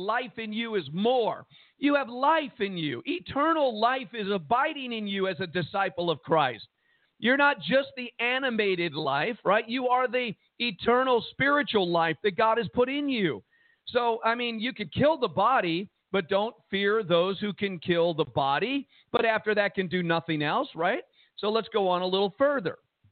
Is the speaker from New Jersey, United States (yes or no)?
yes; Jersey City, New Jersey, United States; I mean, I grew up in Jersey City, New Jersey, eating Worcestershire sauce sandwiches.